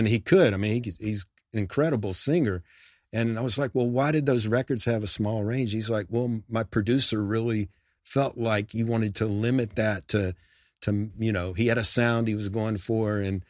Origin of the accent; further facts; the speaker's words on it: New York City, New York, United States; now in Nashville, United States; So when I came from New York City, moved to Nashville, was lucky enough to get a publishing deal